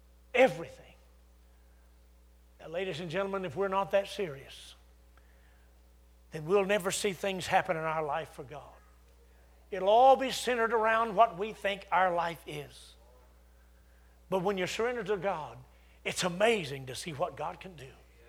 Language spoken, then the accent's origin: English; Texas, United States; I was so scared leaving, oh, wonderful Texas. Amen. I'm still a Southerner, just below the Mason-Dixon, Southern born and Southern bred. When I die, I'll be Southern dead.